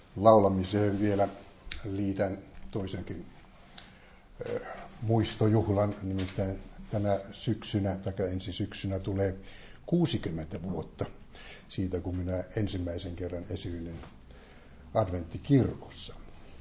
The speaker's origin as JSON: {"language": "Finnish", "town": "Tampere", "region": "Pirkanmaa", "country": "Finland", "said": "me tulimme sieltä Toivonlinnasta joululomalle tamperelaiset"}